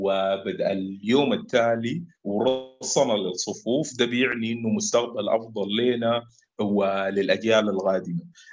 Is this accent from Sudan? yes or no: yes; Sudan; وده بيفتح المجال لحوار أوسع بيناتنا نحن كسودانيين.